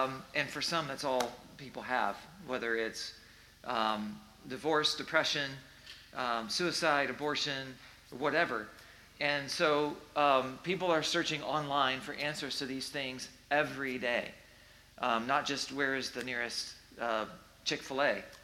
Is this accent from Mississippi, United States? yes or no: no; North Baltimore, Ohio, United States; I'm from North Baltimore, actually. Went to North Baltimore High School